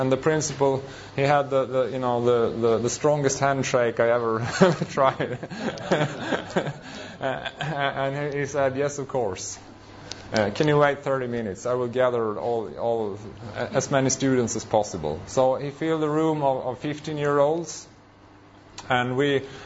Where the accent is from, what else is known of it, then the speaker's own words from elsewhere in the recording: Sweden; I'm from Sweden. I live in the north part of Sweden in a city called Luleå